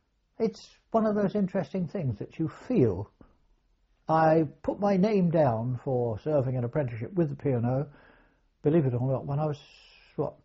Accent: East Ham, London, United Kingdom; I was born in East London, in East Ham.

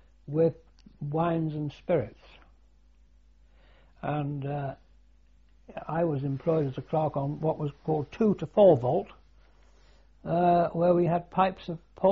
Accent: Liverpool, North West England, United Kingdom; I'm a Scouse. I was born in Liverpool, and just round the corner from

